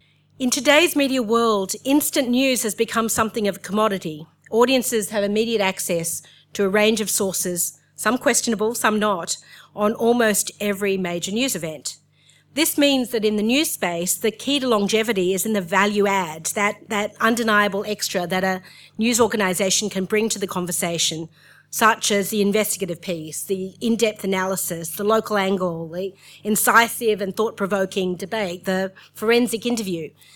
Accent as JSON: {"language": "English", "country": "Australia", "said": "I'm an Australian who has lived and worked overseas for an extensive period."}